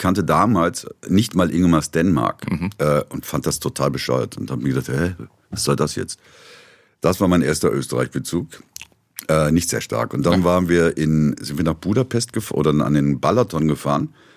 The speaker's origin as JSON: {"language": "German", "region": "Rhineland", "country": "Germany", "said": "Ich komme aus dem Rheinland."}